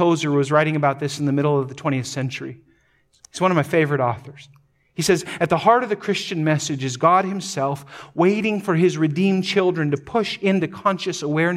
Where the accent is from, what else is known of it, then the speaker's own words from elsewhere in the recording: North Dakota, United States; Now, we've pronounced it Levi's, but we're from North Dakota, so what do we know?